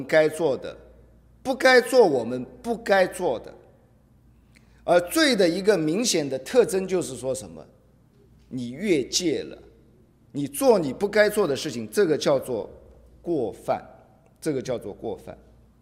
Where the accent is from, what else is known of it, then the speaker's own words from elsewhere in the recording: Shanghai, China; 我是上海人，所以我们上海有一句话哦，其实我们讲普通话的时候，讲国语的时候也常常讲作孽啊